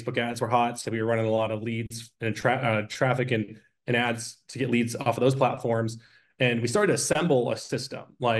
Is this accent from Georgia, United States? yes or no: no; Detroit, Michigan, United States; Like I grew up in Detroit working on cars.